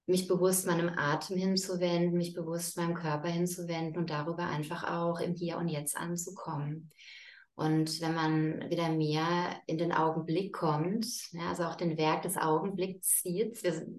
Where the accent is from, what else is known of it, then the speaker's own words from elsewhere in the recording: Offenburg, Baden-Württemberg, Germany; gebe in dem Rahmen Yogastunden hier in meiner Heimatstadt Offenburg